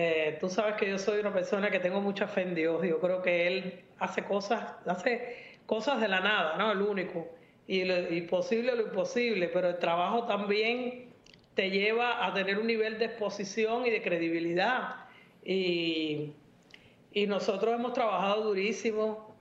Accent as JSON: {"language": "Spanish", "country": "Cuba", "moved": "yes", "said": "Tengo mi ciudadanía bien puesta porque ahí nací, porque soy tan cubana que he vivido en varios países y no se me pega ningún acento ni nada. Yo sigo hablando como si hubiera llegado de Cuba el otro día."}